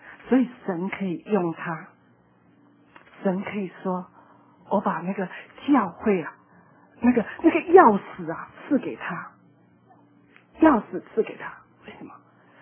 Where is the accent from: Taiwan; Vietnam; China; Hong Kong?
Taiwan; 我们台湾人哈、啊，那个父母都日本式教育嘛哈，非常严的这样哈